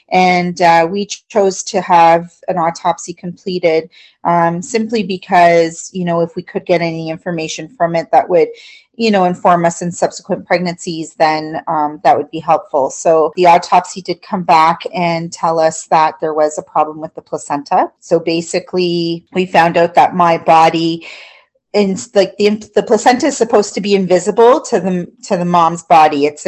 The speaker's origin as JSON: {"language": "English", "town": "Hamilton", "region": "Ontario", "country": "Canada", "said": "We're from the Hamilton area, and we were in Cambridge visiting with family for Christmas."}